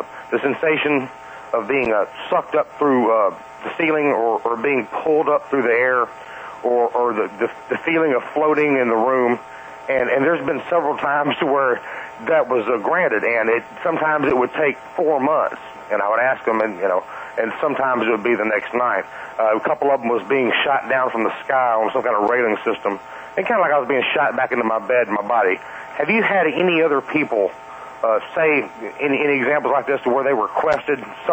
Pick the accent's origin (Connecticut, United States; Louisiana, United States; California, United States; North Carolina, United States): Louisiana, United States; Shreveport; now in Atlanta, United States; I'm from Shreveport originally, so...